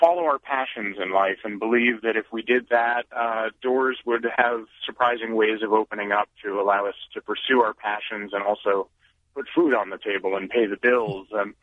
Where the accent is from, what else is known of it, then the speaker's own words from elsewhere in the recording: Massachusetts, United States; I got into climbing, surprisingly, at a pretty young age, growing up in Massachusetts through my parents and a family friend